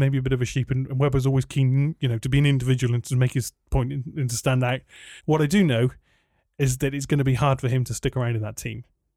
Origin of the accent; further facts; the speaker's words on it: United Kingdom; I don't want to come across as like British and like pro Silverstone because I know that's easy to do.